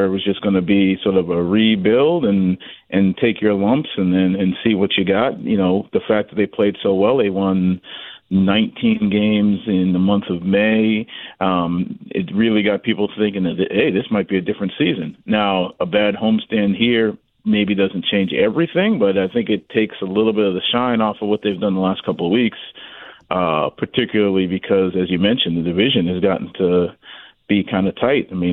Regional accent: Northeast, United States; it might be because I grew up in the Northeast

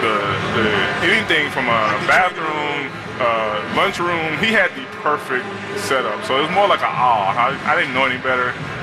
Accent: Kelton, Alabama, United States; I'm a kid from Kelton, Alabama, man.

